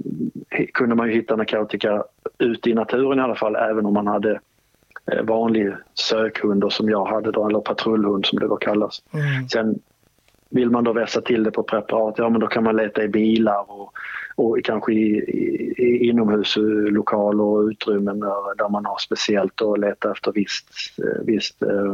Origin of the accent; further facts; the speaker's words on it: Malmö, Skåne, Sweden; att jag har närmare till min hemstad Malmö